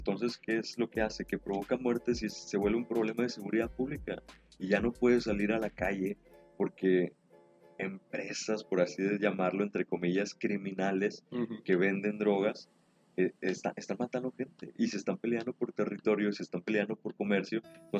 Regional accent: Mexico; erróneamente nosotros como mexicanos, hemos hecho este problema de las drogas de salud pública

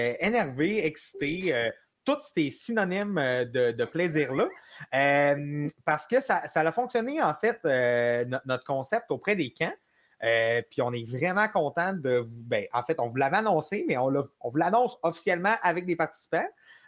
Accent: Jonquière, Quebec, Canada; moi, ça fait longtemps que je connais les patros parce que je viens de Jonquière

